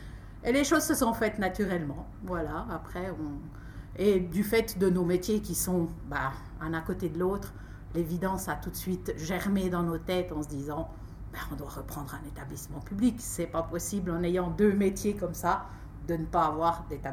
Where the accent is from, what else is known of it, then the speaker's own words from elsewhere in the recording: Corban, Jura, Switzerland; je viens du Jura, d'un tout petit village qui s'appelle Corban, qui se situe à une dizaine de kilomètres de la capitale de Léman.